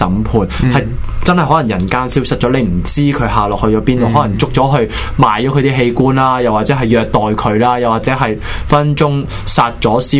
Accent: Hong Kong; 其实佢哋就係维护緊我哋香港人嘅思想自由

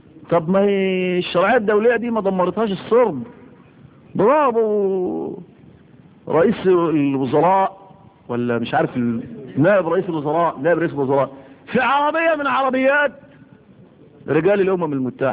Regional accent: Egypt; عشان يركب عندنا في مصر هنا

